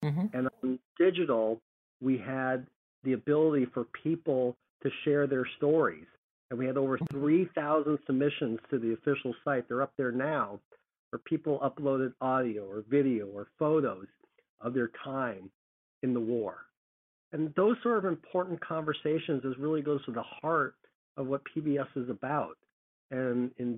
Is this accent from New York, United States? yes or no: no; Minnesota, United States; I grew up in Minnesota and Twin Cities, you know, public television, you know, it's always been a part of me.